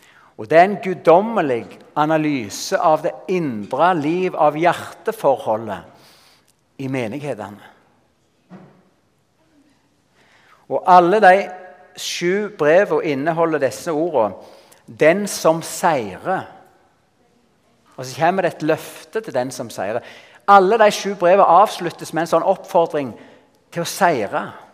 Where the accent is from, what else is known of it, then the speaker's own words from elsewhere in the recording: Salte, Rogaland, Norway; Sånn hadde jeg det hjemme på garen jeg vokste opp på Salte.